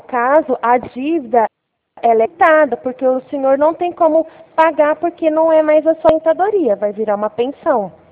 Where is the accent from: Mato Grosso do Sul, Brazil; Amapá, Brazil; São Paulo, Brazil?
São Paulo, Brazil; Ribeirão Preto; Sou de Ribeirão Preto.